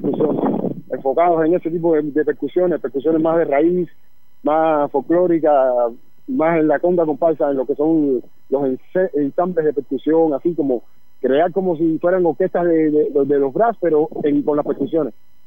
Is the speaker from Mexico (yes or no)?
no; Cuba; Solo está un cantante … yo, como cubanos.